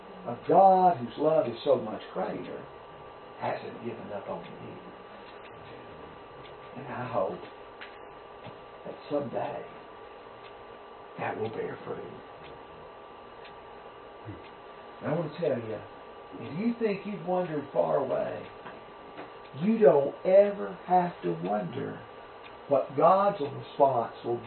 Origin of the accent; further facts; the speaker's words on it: Tennessee, United States; There's a friend I was raised with in Middle Tennessee.